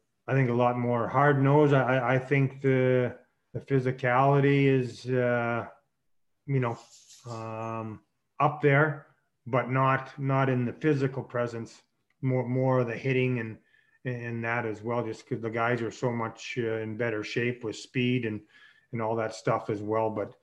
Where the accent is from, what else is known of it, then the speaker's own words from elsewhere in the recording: Saskatchewan, Canada; as a kid growing up in Saskatchewan, hockey night in Canada on Saturday